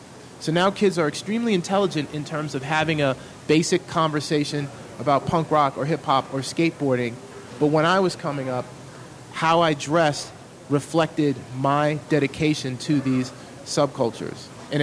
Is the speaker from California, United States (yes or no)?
no; New York City, New York, United States; you know, growing up in New York City in the 70s, 80s, you could look at someone and based on how they were dressed, this person is from Brooklyn, this person is from Queens.